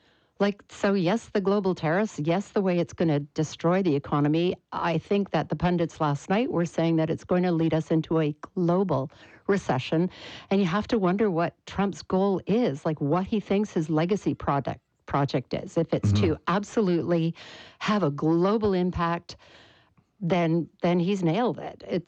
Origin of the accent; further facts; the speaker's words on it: Montreal, Quebec, Canada; born there; moved away; I'm actually an ex-Quebecer. I was born in Montreal. We were part of the massive exodus in the late 70s that brought a lot of Anglos out of the province.